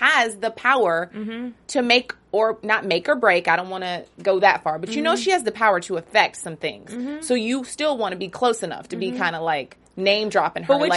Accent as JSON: {"language": "English", "region": "the South", "country": "United States", "said": "because you know people in the South sometimes, and I'm from the South, so I can say"}